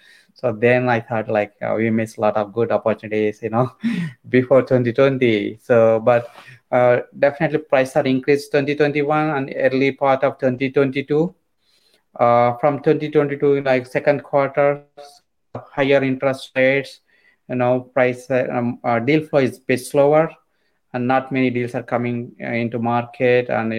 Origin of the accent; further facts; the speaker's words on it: India; moved away as an adult; now in United States; So basically, I'm born and brought up in India, and I did my engineering in India. Worked a couple of years. I came to US in 2007.